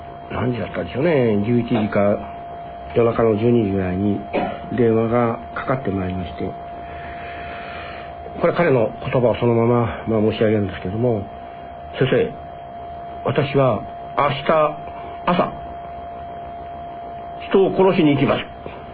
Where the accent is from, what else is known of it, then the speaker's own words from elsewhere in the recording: Fukuoka, Japan; 僕も福岡の出身だから